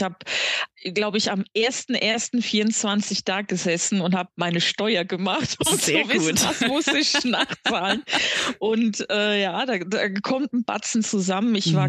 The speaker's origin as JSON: {"language": "German", "region": "Rhineland-Palatinate", "country": "Germany", "said": "auch als Pfälzer Mädel da total frei und offen über Garten sprechen"}